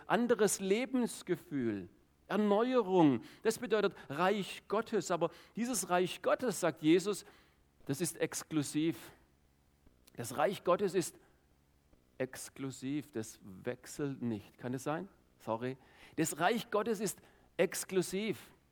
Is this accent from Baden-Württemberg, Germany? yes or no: yes; Baden-Württemberg, Germany; ich bin regelmäßig bei uns im Schwarzwald so 10, 12, 15 Kilometer gejoggt